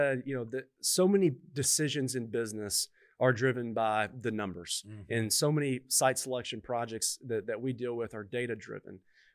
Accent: Little Rock, Arkansas, United States; I'd say I'm a great example of this in that I grew up here in Little Rock.

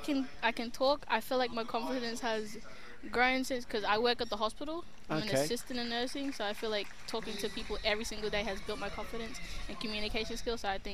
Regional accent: Cairns, Queensland, Australia; I was born and raised in Cairns. I'm a proud Aboriginal and Torres Strait Islander woman. Aboriginal side, Gimwe Wallabari Yidinji, Mullumbari Yidinji, and TSI, St. Paul and Murray Island.

